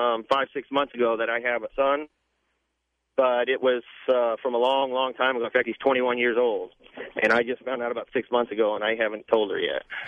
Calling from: West Palm Beach, Florida, United States; From Florida, West Palm Beach.

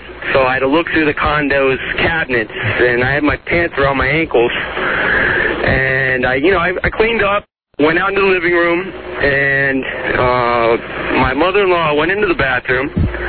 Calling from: Upper Marlboro, Maryland, United States; Upper Marlboro, but I'm stuck on the Beltway right now.

